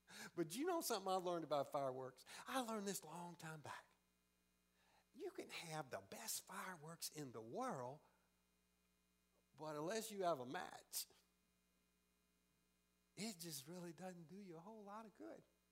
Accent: Deep South, United States; I grew up in the Deep South. I grew up in the Deep South where we eat barbecue and we play baseball and football and we go to church on Sunday.

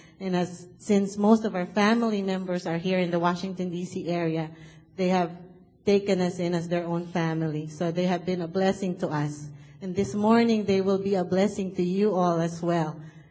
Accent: Philippines; first language Tagalog; English is a second language; Ligaya in Tagalog, which is my first language in the Philippines, means literally translated as joy.

